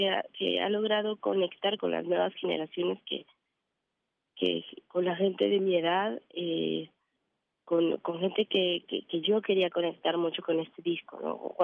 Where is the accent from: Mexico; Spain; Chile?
Mexico; Coatepec, Veracruz; crecí en Coatepec.